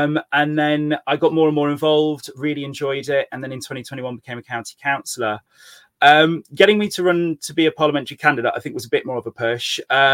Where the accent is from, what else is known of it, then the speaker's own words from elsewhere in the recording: Germany; now in Pershore, United Kingdom; originally, I'm actually from a military family. So my dad was in the army, so I was brought up in Germany.